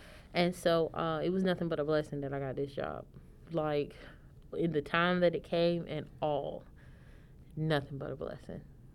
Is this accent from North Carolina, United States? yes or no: yes; North Carolina, United States; Like, we're an hour from Elizabeth City. Okay. And, you know, Elizabeth City is more coastal. But we have a river that runs through Bertie. We got water.